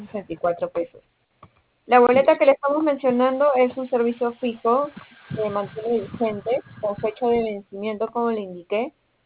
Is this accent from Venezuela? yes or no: no; Peru; Yo soy de Perú.